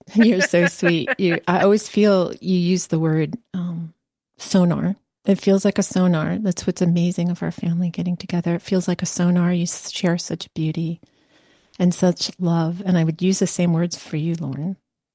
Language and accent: English; New York, United States; And now I'm also … from New York.